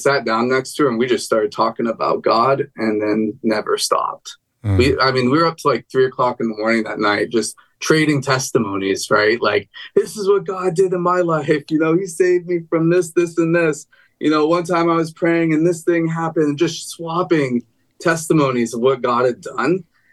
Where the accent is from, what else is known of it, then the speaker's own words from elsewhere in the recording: Seattle, Washington, United States; I grew up in Seattle during when a lot of the grunge and indie rock scene was going on.